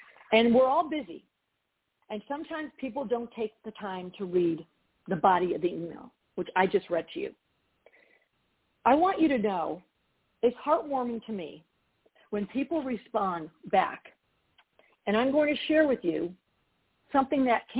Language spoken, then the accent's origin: English; Georgia, United States; Sherry is in my home state of Georgia